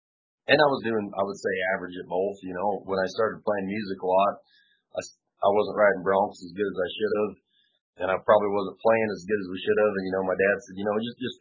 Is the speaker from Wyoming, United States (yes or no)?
yes; Moorcroft, Wyoming, United States; I grew up in Moorcroft, Wyoming, you know, like, a folks ranch up there is like, I don't know how else to be.